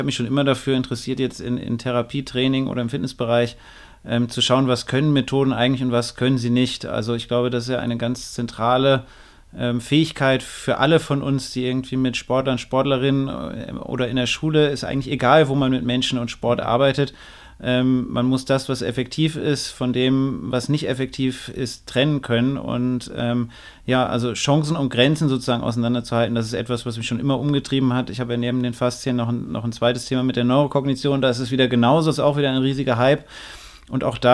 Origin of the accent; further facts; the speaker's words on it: Northern Germany, Germany; now in Klagenfurt, Austria; Ich war vorher in Frankfurt, jetzt in Kärnten. Ich bin eigentlich Norddeutscher, das ist schon ein anderer Schnack, wie wir sagen, in Norddeutschland